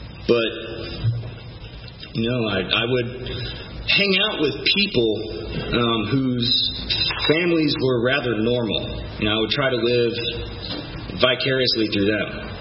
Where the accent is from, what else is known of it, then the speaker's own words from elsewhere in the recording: East Cobb, Georgia, United States; growing up in East Cobb in 81 and, you know, and being the only kid in a 10-mile radius that had the name